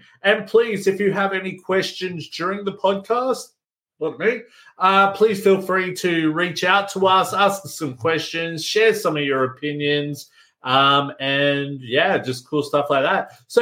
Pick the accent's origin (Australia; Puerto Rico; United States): Australia; Brisbane, Queensland; Well, I'm a Broncos fan. I come from Brisbane